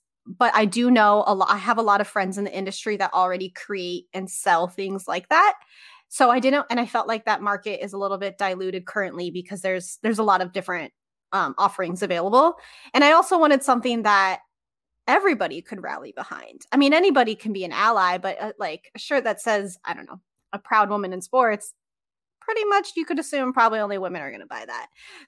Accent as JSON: {"language": "English", "region": "Pacific Northwest", "country": "United States", "tie": "born or raised there", "said": "I applied to a bunch of places close to me. I grew up in the Northwest."}